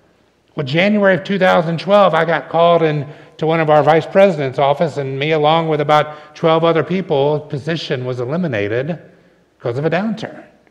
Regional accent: the South, United States; now in New York, United States; I grew up in the South. I've lived in New York for 11 years, very different cultures.

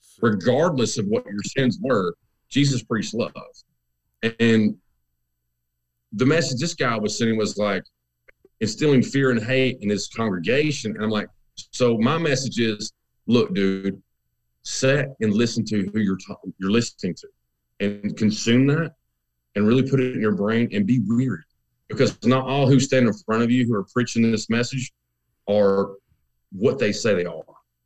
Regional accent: the South, United States; came about because as a kid growing up in the South, metal's always been looked at this thing as like, you know, it's satanic

